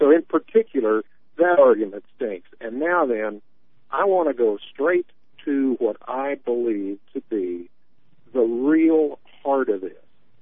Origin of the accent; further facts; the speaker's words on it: Nashville, Tennessee, United States; I grew up in Nashville, just as you did, Mark.